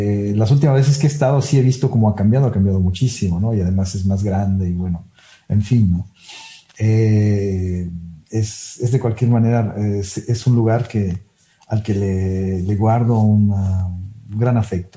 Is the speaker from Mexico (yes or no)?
yes; Chetumal, Quintana Roo, Mexico; also born or lived in Puebla / Mexico City; mi papá era médico veterinario y yo nací en Chetumal, después por cuestiones de trabajo se movió al norte del país, después estuvieron en Puebla, en la Ciudad de México. Y de allí nos regresamos a Quintana Roo.